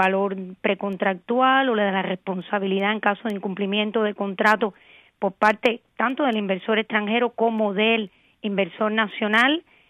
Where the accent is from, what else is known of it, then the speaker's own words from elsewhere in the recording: Cuba; moved away as an adult; now in Spain; yo soy licenciada por la Universidad de La Habana y solo tengo un doctorado que es en la Universidad de Valencia, porque me fui de Cuba antes de hacer doctorado en Cuba, a pesar de que lo había empezado ahí.